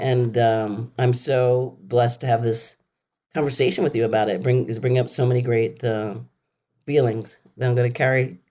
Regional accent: Philadelphia, Pennsylvania, United States; he's from Philly and I'm from Philly. His sister went to the same high school that I went

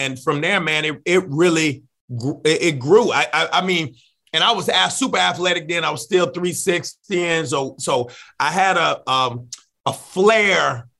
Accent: Alabama, United States; And so I'm from Alabama

